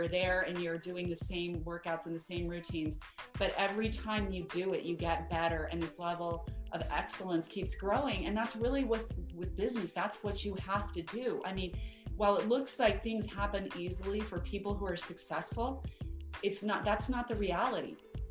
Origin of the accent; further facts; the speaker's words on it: Idaho Falls, Idaho, United States; So I am from Idaho, Idaho Falls, Idaho. I come from a family of 9 children, same 2 parents.